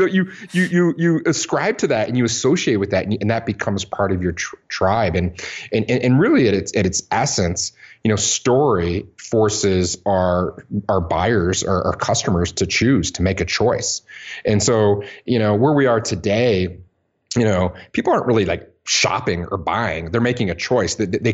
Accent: Midwest, United States; I'm originally from the Midwest and love to spend my summers in Michigan on the water

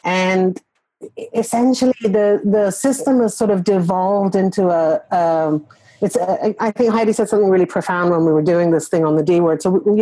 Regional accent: England, United Kingdom; also born or lived in Iran; now in United States; I'm a multi immigrant, right? I'm from Iran. I grew up in England. Now I live in the United States.

